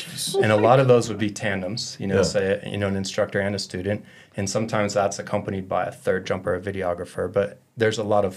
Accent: Golden, Colorado, United States; I grew up in Golden, lived out east in Brighton where the lake is, and then moved here for skydiving and close to the airport

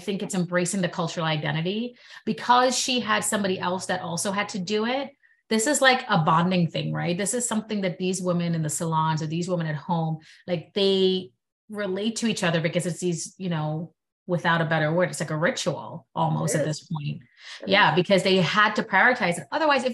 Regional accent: Brooklyn, New York, United States; I could talk about it all day long because I grew up in Brooklyn. All my friends had that kind of hair.

